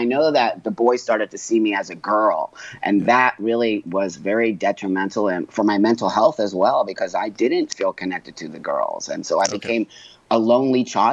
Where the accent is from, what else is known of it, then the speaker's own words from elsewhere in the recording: Los Angeles, California, United States; In the 60s, I was born in 1962 in Los Angeles in the Valley.